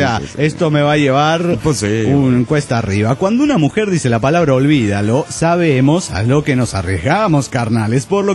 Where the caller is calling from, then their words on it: Cochabamba, Bolivia; moved away; de Buenos Aires, Argentina, cochalo inmigrante.